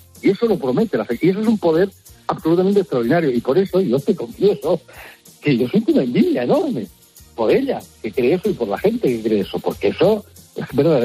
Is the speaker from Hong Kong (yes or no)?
no; Spain; yo no puedo decir que no soy cristiano. Pues yo soy español, un país muy católico, históricamente, yo vengo de una familia muy católica, muy católica. Yo he sido educado en el catolicismo, yo fui creyente